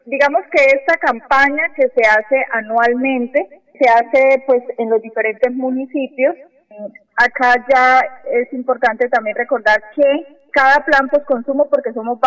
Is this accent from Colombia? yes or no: yes; Colombia; como colombianos tenemos derechos a gozar de un ambiente sano